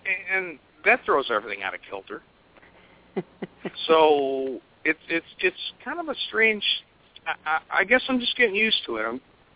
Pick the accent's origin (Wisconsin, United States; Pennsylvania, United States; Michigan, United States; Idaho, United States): Michigan, United States; Surprisingly, none in my home state of Michigan.